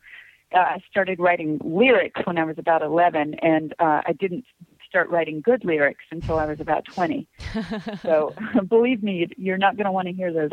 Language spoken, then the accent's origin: English; Kansas, United States; I did grow up in the Midwest. I was born in Kansas City, but raised in a small town in Kansas with about, at that time, maybe 1,600 people.